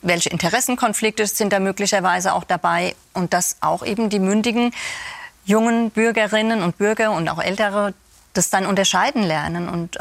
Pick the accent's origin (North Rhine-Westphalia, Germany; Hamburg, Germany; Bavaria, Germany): Bavaria, Germany; Aschaffenburg; ich komme ja aus Aschaffenburg